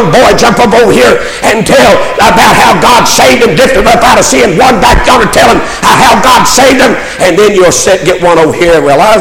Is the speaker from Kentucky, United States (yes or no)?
yes; Kentucky, United States; Hey, I'm from Eastern Kentucky. I know what welfareism has done.